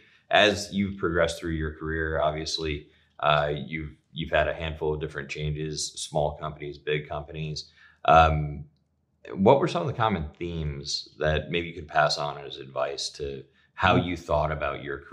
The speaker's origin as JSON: {"language": "English", "town": "Troy", "region": "Michigan", "country": "United States", "tie": "born or raised there", "said": "I grew up just outside of Detroit."}